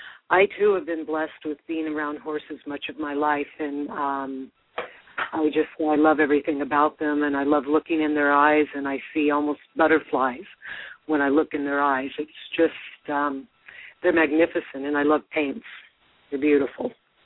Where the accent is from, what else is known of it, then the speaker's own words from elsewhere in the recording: California, United States; I'm calling from California, born and raised.